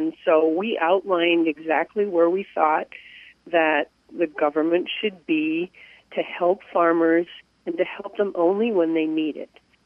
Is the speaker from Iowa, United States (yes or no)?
yes; Iowa, United States; I'm a farmer from Northern Iowa